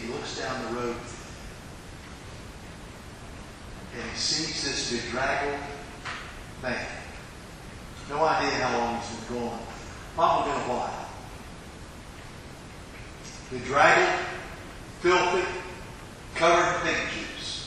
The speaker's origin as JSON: {"language": "English", "town": "Laughlin", "region": "Maryland", "country": "United States", "tie": "born or raised there", "said": "When I was a boy growing up in Laughlin, Maryland, we didn't have a movie theater in Laughlin. Laughlin only had 600 people. And we had a gas station and a restaurant and a couple of churches. And Oddfellas Hall."}